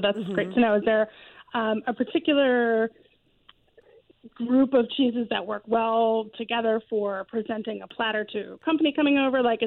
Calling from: Mullica Hill, New Jersey, United States; I'm calling from Mullica Hill, New Jersey, outside of Philadelphia.

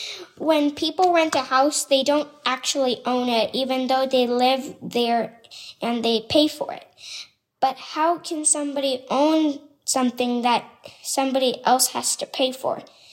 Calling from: Lawrence, Kansas, United States; I'm from Lawrence, Kansas.

